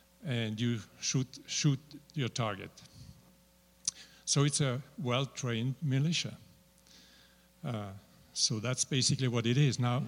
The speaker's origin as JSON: {"language": "English", "country": "Switzerland", "said": "I am from Switzerland, but I didn't serve in the army"}